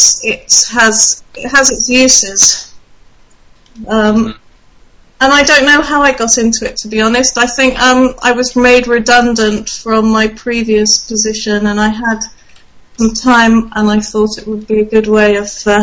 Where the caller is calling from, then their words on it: England, United Kingdom; I'm speaking from England.